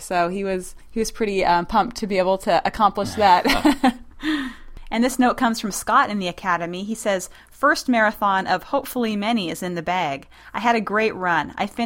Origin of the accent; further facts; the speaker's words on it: Munich, Bavaria, Germany; So I recently ran my first marathon in my hometown of Munich